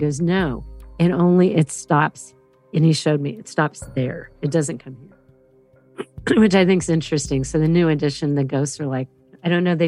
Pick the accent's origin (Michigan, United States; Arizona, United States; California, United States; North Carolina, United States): Michigan, United States; I'm from Michigan.